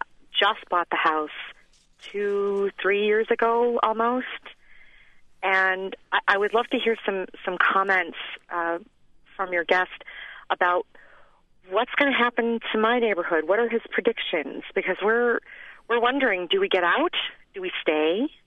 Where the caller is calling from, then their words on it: Detroit, Michigan, United States; Yeah, I'm calling from Detroit, Michigan, and my neighborhood is really disappearing.